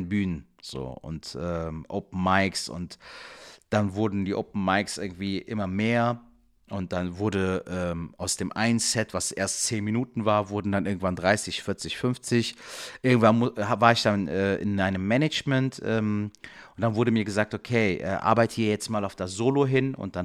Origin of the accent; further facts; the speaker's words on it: Cologne, North Rhine-Westphalia, Germany; bin aus Köln